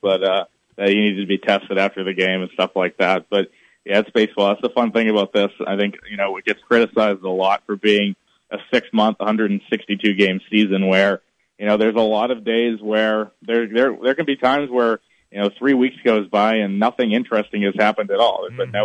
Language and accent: English; Massachusetts, United States; I am, yep, born and raised in Mass.